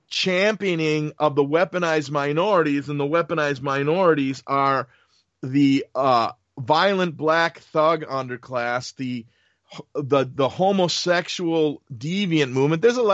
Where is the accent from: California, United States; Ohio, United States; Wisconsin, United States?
Wisconsin, United States; Like, I was born and raised in Wisconsin. My whole family's there.